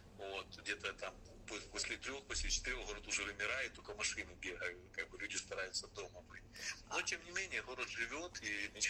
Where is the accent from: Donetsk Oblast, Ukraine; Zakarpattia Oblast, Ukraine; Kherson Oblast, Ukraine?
Kherson Oblast, Ukraine; Kherson; То есть мы из Херсона, люди там тоже, много беженцев, которые приходят, они из разных городов, но тоже херсонцы есть.